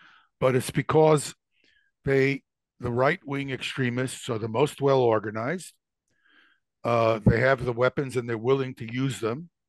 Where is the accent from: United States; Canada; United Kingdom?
United States; I say this with some shame as an American